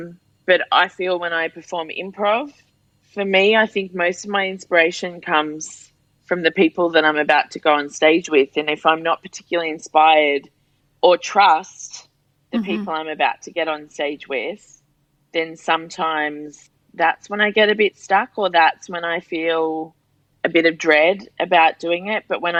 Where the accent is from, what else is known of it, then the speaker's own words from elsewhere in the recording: Australia; moved away as an adult; also born or lived in London; now in Dubai, United Arab Emirates; I married, and I came to Dubai from London, originally from Australia.